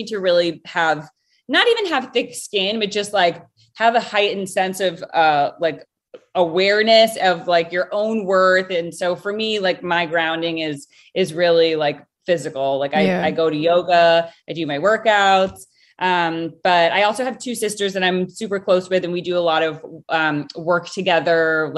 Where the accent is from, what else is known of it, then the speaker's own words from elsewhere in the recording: Rhode Island, United States; So originally I am from Rhode Island.